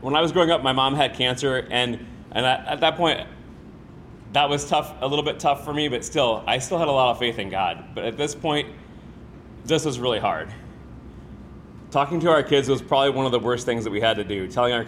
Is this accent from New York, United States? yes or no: no; Illinois, United States; we were, just an average Christian family in the Midwest. I grew up in Illinois most of the time. I was born here but moved to Illinois.